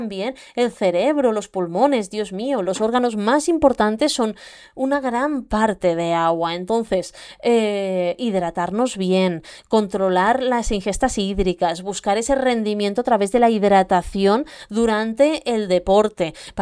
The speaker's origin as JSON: {"language": "Spanish", "region": "Catalonia", "country": "Spain", "said": "que como buena catalana he buscado las ofertas"}